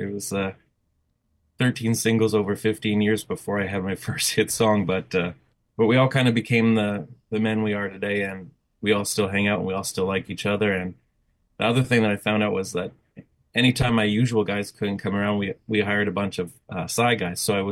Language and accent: English; Kleefeld, Manitoba, Canada; I was born and raised in Kleefeld, Manitoba.